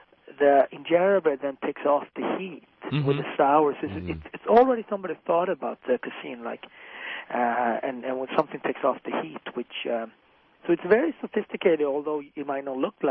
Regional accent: Ethiopia; I'm from Ethiopia.

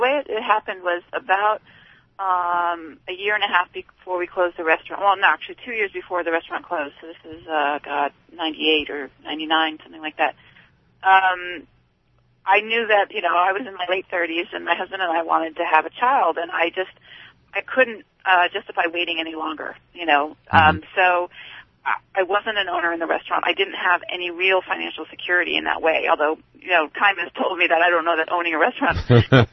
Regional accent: Princeton, New Jersey, United States; born there; I was born in Princeton, New Jersey. My father taught there.

